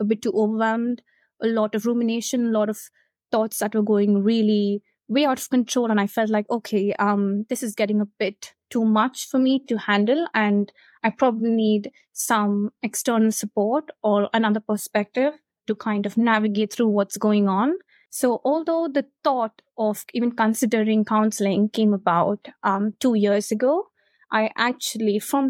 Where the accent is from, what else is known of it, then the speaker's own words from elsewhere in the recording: India; now in United Kingdom; So I moved from India around 4 years ago, and my social support system, my close friends, of course, weren't around.